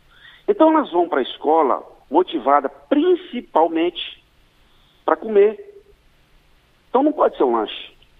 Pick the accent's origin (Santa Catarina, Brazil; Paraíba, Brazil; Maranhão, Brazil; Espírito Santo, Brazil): Maranhão, Brazil; Porque eu sou maranhense, meu Brasil é aqui.